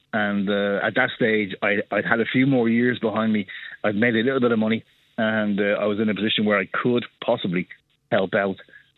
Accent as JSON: {"language": "English", "country": "Ireland", "said": "And being Irish helped a lot, because I would just tell them, if the fact that an Irishman is talking to you right now, it doesn't bother you, there's something wrong."}